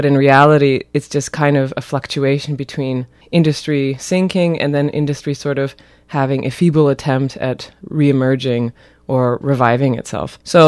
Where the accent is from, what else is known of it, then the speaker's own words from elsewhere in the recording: St. Catharines, Ontario, Canada; moved away; I mean, I'm from St. Catharines originally, but I haven't been living here for over 10 years.